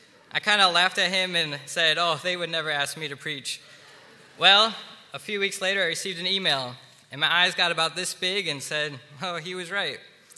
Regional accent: Wisconsin, United States; I grew up in Wisconsin.

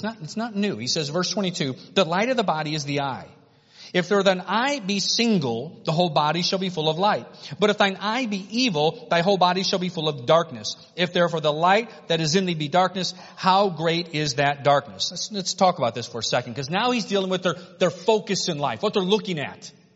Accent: Cleveland, Ohio, United States; I grew up in Cleveland. We don't cross logs like this.

